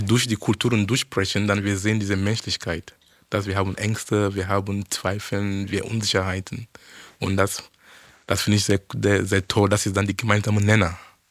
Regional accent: Cameroon; German is a second language; auch genauso ein Unternehmen in Kamerun, wo ich herkomme

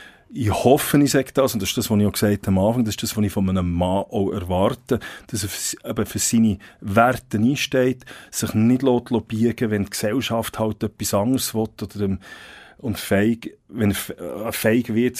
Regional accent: Switzerland; für einen als Schweizer

